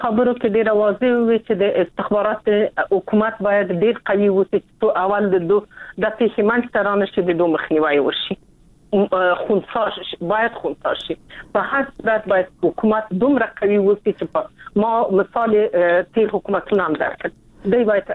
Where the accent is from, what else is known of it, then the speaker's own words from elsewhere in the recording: Afghanistan; ته افغان یې، زه افغان یم